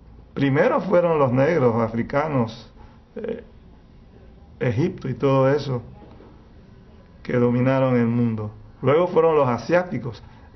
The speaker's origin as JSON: {"language": "Spanish", "country": "Panama", "tie": "born or raised there", "said": "Digo, yo nací aquí, yo me considero panameño, pero yo soy bicultural."}